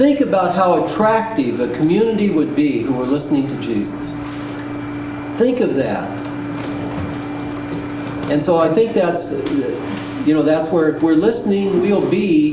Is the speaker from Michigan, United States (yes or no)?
no; Washington, United States; I grew up over here in Eastern Washington, 6 miles out of, 13 miles out of the town where there was a swimming pool.